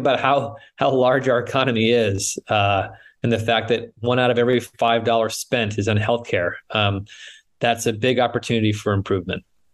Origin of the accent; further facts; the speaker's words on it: New England, United States; moved away as an adult; now in San Francisco, United States; I grew up in New England, but I've been in the West Coast in San Francisco for now over 25 years.